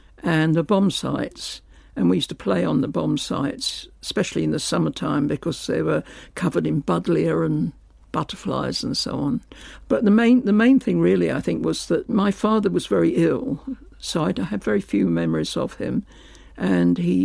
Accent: Streatham, London, United Kingdom; I grew up in South London, in Streatham

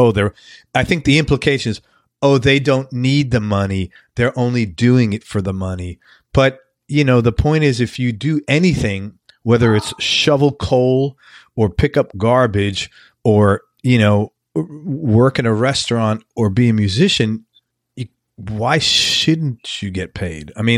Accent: New York City, New York, United States; I grew up in the Bronx, and I read this book, and I grew up in a very blue collar, what you guys would call, I guess, working class.

